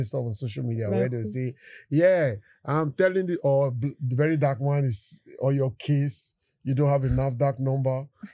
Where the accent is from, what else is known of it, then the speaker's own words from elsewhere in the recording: Abuja, Federal Capital Territory, Nigeria; now in Lagos, Nigeria; I was born in Abuja. I grew up in Abuja. I schooled in University of Jos, and after my university, I stayed in Abuja for a year or two. Then I moved to Lagos